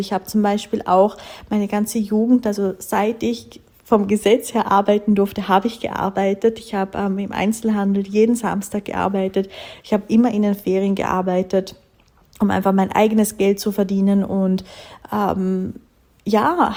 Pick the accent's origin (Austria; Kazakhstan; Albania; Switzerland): Austria; Das heißt, bei uns in Österreich sind es 4 Jahre Volksschule, 4 Jahre Hauptschule.